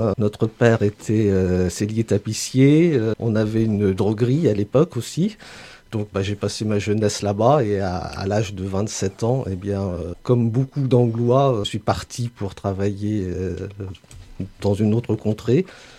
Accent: Châtellerault, Nouvelle-Aquitaine, France; born there; Non, je suis né à Châtellerault

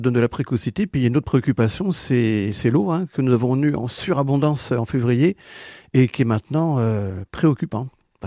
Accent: Auvergne-Rhône-Alpes, France; J'ai grandi en Haute-Savoie. Ouais. Et comme mon nom l'indique, je suis originaire d'Alsace. Enfin, ma famille était de la frontière allemande côté.

